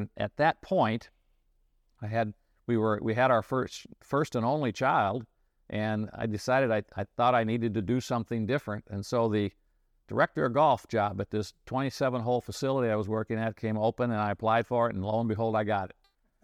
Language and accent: English; Illinois, United States; I grew up in the Midwest in Illinois, went to a small state school in Illinois, graduated from there, met my wife there.